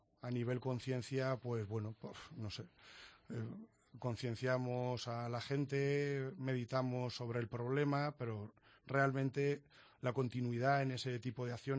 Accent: Albacete, Castilla-La Mancha, Spain; born there; soy nacido en Albacete.

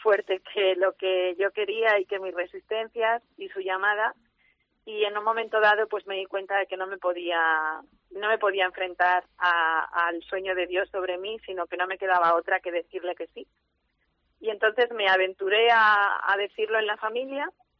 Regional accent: Guadix, Andalusia, Spain; now in Cáceres, Spain; yo soy religiosa, hija de María, madre de la Iglesia. Llevamos ya unos cuantos añitos en la ciudad de Cáceres, pero soy natural de Guadix, un pueblo de Granada

